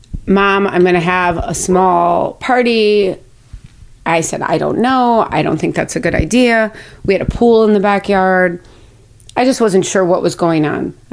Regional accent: Milwaukee, Wisconsin, United States; Oh, I'm from a suburb of Milwaukee, Wisconsin.

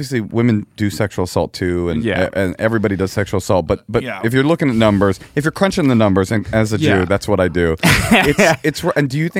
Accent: Oakland, California, United States; But then again, I grew up in Oakland, so things were a little bit more maybe progressive in the school system

